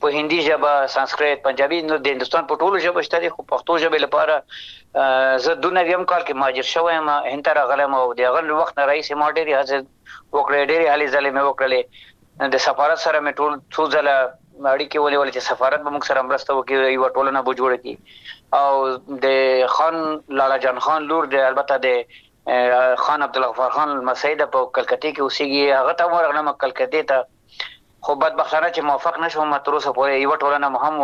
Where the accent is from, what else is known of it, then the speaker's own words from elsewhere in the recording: Afghanistan; born there; وطن کې مو ژوند هلته پیدا شوي یو، لوی شوي یو، خاپوړې مو کړي دي، درس تعلیم مو ویلی ده،